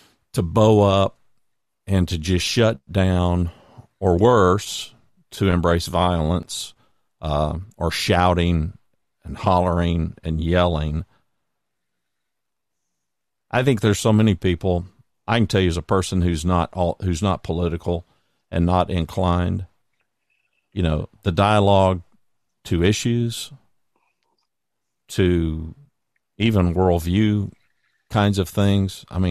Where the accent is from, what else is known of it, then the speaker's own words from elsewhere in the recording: United States; I'm a capitalist. So, you know, I'm an American. I want what's good for the country